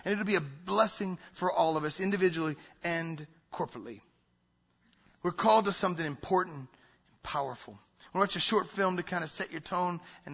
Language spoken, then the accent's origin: English; the South, United States; I'm from the South, so I learned this in the South.